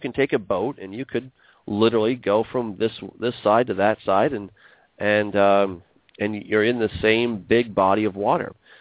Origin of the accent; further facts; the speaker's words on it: United States; I grew up in Lake Michigan, and there were days when we went sailing and the wind just stopped